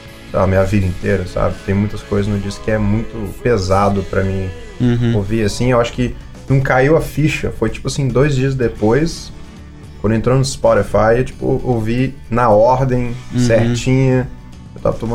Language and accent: Portuguese; Boston, Massachusetts, United States; also born or lived in Belo Horizonte, Brazil; now in Brazil; Por exemplo, eu nasci em BH, mas com 3 anos eu fui para os Estados Unidos, eu fui morar em Boston, lá eu era mexicano. Aqui eu voltei, tem 7 anos